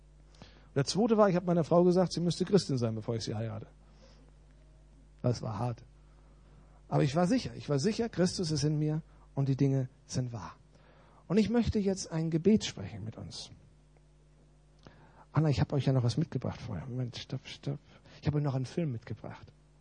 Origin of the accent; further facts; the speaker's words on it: Germany; Ich bin doch ein Deutscher, das ist doch zu leicht.